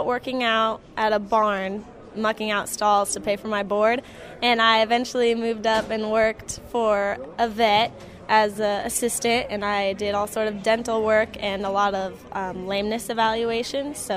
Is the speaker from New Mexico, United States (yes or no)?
no; Sequim, Washington, United States; I was born and raised in Squim, Washington, and I've spent my whole life on a small farm raising horses and cattle